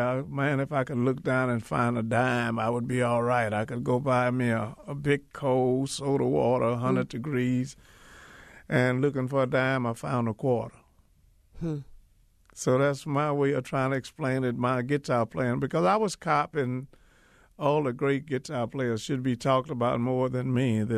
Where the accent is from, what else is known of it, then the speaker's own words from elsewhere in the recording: Louisiana, United States; I'm from Louisiana. I got to fix the red beans and rice.